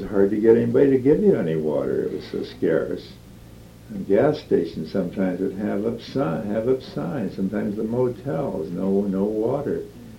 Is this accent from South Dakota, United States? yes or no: yes; South Dakota, United States; I grew up in the Dust Bowl days of the 30s. I've seen South Dakota when the sky was as black as midnight at high noon.